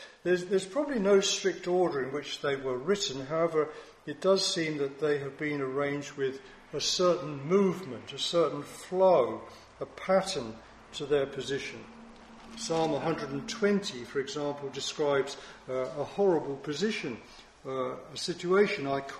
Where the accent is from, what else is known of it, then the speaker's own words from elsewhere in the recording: Halstead, East of England, United Kingdom; And as he drove along from my hometown, Housted, to Braintree, I remember being on the bus as a boy